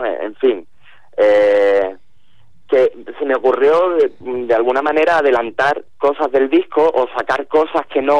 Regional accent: Cádiz, Andalusia, Spain; Yo, teniendo en cuenta que yo soy gaditano

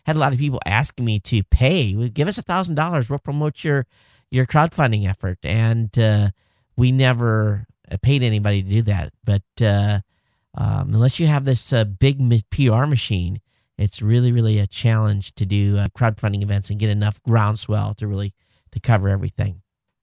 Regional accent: Michigan, United States; ever since I was a kid, growing up in Michigan, my parents paid really a lot of attention because the water level in Michigan was so high.

